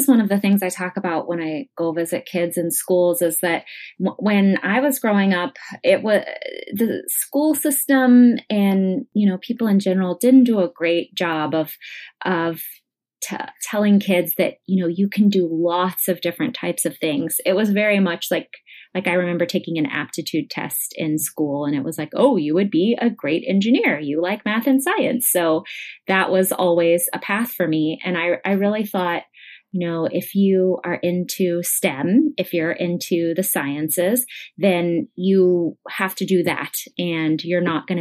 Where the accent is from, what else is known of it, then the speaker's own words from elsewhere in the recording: Weatherford, Texas, United States; also born or lived in San Antonio / Hawaii; now in Austin, United States; I grew up in Weatherford and went there for high school and was one of the only Asian American kids at my school in the town. And then I did college in San Antonio, lived in Hawaii for a while, and now I live in Austin, Texas